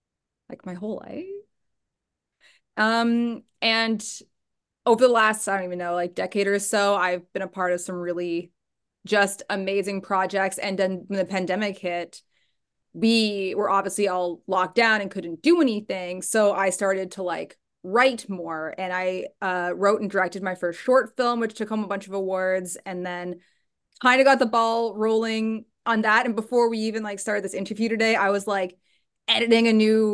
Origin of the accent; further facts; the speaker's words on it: Toronto, Ontario, Canada; accent: Canadian; For those of you who don't know, I'm from Toronto, Ontario. If you can't tell by my Canadian accent